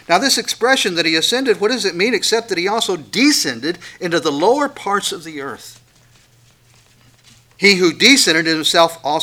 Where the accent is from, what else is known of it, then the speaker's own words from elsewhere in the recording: West Virginia, United States; I'm from West Virginia, so...